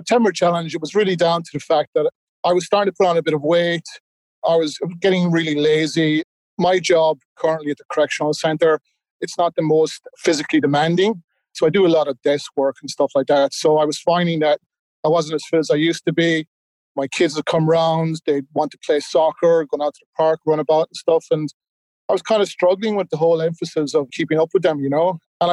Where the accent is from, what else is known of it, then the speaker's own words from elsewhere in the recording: Ireland; accent: Irish; now in Ipswich, Australia; I'm originally from Ireland. I guess you can tell that from the accent. And I moved out here about 17 years ago. So I currently live in Ipswich in Queensland